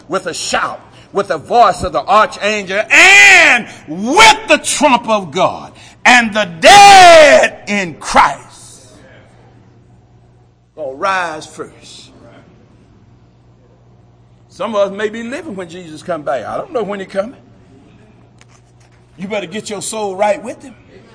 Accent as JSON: {"language": "English", "town": "Adel", "region": "Georgia", "country": "United States", "tie": "born or raised there", "said": "When I was growing up in Adel, Georgia, mama used to feed the whole neighborhood."}